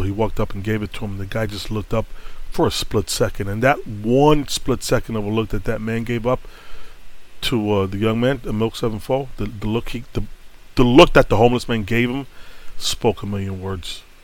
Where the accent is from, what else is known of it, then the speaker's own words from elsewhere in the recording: New York City, New York, United States; it's funny, you know, I grew up in New York, but I appreciate it as if I was a tourist.